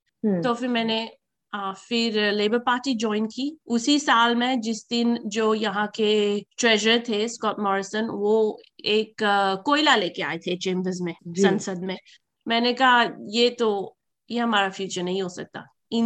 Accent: Haldwani, Uttarakhand, India; also born or lived in Moradabad, India / Delhi, India / Mauritius / Zimbabwe; मैं उत्तराखंड के पास एक छोटा सा शहर है नैनीताल के पास, हल्द्वानी, मैं वहां बड़ी हुई, मुरादाबाद में जो यूपी में है, और थोड़ी देर दिल्ली में। और मेरा बचपन इंडिया और मॉरिशस और जिम्बाब्वे के बीच में कटा है, तीनों तीनों जगह।

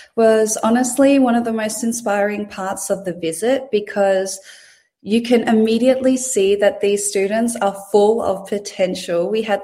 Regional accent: Australia; As a Filipino born and raised in Australia, I really see myself as a bit of a bridge between Australia and the Philippines.

